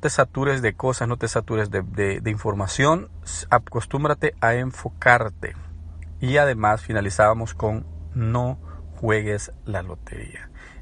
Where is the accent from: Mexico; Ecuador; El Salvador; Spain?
El Salvador; Ustedes saben que soy salvadoreño.